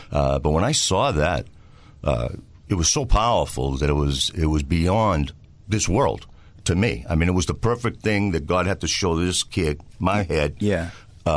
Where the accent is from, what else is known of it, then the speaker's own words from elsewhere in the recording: West Newton, Massachusetts, United States; also born or lived in Dorchester; I was born in West Newton. I grew up there.